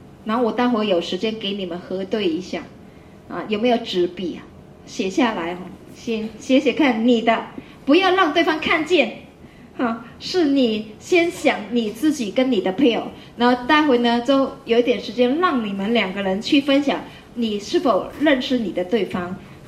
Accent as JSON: {"language": "Chinese", "country": "China", "said": "所以我发现说，我们中国人对性真的是很陌生哈。"}